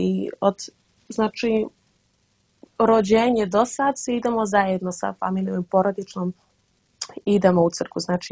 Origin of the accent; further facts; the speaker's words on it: Rotterdam, South Holland, Netherlands; mi smo inače iz Rotterdama